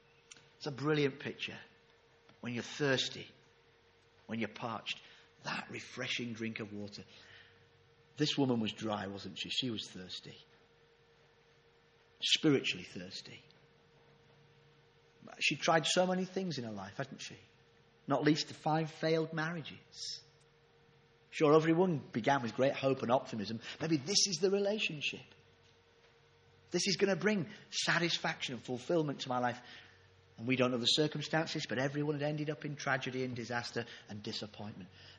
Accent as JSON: {"language": "English", "region": "Yorkshire and the Humber", "country": "United Kingdom", "said": "I am a Yorkshireman, do watch my pennies"}